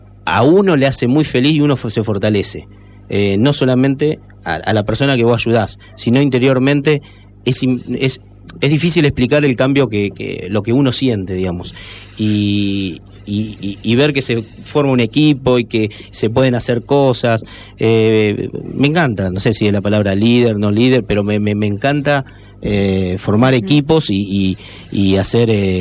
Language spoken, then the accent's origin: Spanish; San Fernando, Buenos Aires Province, Argentina; also born or lived in Salto / Don Torcuato; Y yo vivía en Buenos Aires. O sea, nací en Salto, pero mis hijos se fueron... yo tenía 2 años, se fueron a vivir a Buenos Aires, y en San Fernando vivía, y perdón, en Doctor, vivía en San Fernando y después en Don Torcuato